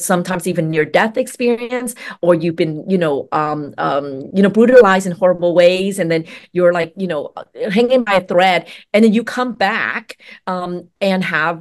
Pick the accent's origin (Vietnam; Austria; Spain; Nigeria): Vietnam; also born or lived in United States; So my experience is of a young person growing up in Vietnam and in the United States, being really afraid of ghosts or ma, right? But that's because Vietnamese people are animists.